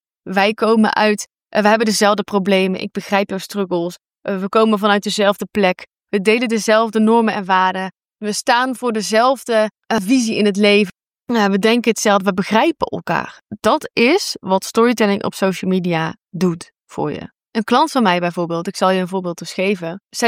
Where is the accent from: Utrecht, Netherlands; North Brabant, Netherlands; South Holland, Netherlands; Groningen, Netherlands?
North Brabant, Netherlands; Breda; ik kom dus uit Breda. Ik woon heel mijn leven al in Brabant.